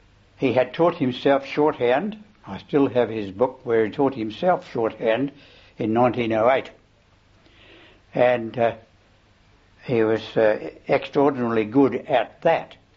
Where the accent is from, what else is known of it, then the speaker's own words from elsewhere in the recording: Victoria Park, Western Australia, Australia; also born or lived in Mount Hawthorn / Inglewood; I was born in Victoria Park, and I have memories of houses, presumably we were renting, in Victoria Park and in Mount Hawthorn briefly, and Inglewood, where we bought. And we're still there